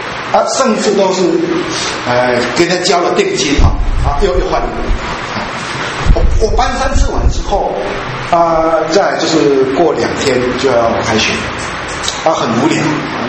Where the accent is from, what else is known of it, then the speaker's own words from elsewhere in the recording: Taiwan; 以前我高中是在彰化，彰化到我家不过是一个小时的车程，所以每一个礼拜回去，那还没有什么。但是第一次离家到台北去居住，